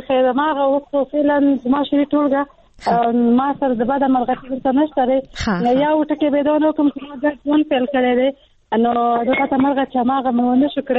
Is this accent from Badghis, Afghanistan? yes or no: no; Rodat, Nangarhar, Afghanistan; زه د ننګرهار د روداتو یم.